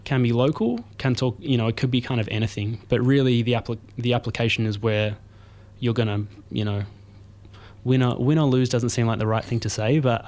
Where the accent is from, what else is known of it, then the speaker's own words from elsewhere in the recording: Melbourne, Victoria, Australia; now in New Zealand; because people can probably already tell from my accent that I'm not from here. The text lines were like, just like, who the fuck is this guy? So I'm originally from Melbourne